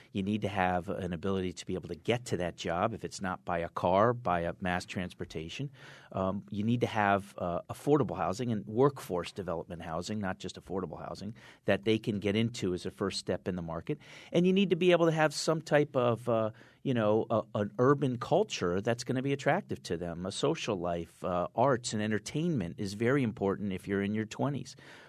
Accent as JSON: {"language": "English", "town": "Fairfield", "region": "Connecticut", "country": "United States", "tie": "born or raised there", "said": "I'm 50 years old. I've spent all 50 years living in Connecticut. I was born in Fairfield, Connecticut. I still live in Fairfield, Connecticut."}